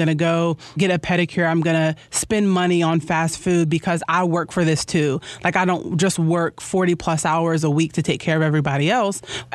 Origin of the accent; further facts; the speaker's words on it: Roanoke, Virginia, United States; I'm 30 years old and I'm from Roanoke, Virginia.